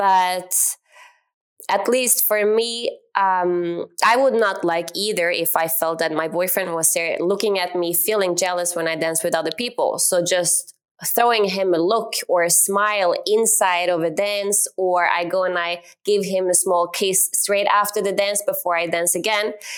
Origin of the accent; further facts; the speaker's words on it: Norway; Like, I'm from Norway